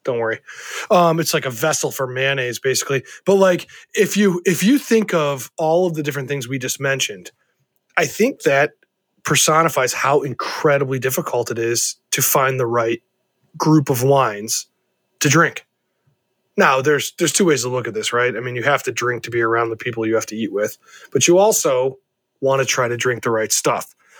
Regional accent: Ohio, United States; I'm from Ohio and we make a pretty traditional situation.

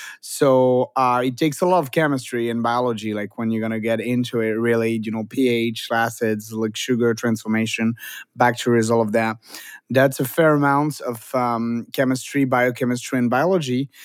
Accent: Toulouse, Occitania, France; also born or lived in Perpignan; now in Los Angeles, United States; I was born in Perpignan. I grew up in Toulouse. So if you drive from one town to another, most of what you're going to see is vines.

